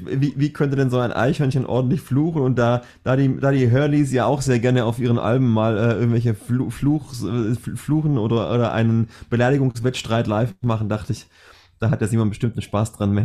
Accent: Esslingen, Baden-Württemberg, Germany; born there; Also ich bin in Oberesslingen geboren

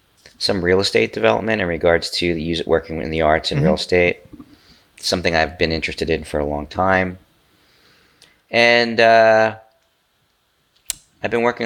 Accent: United States; not like you're German, I'm an American.

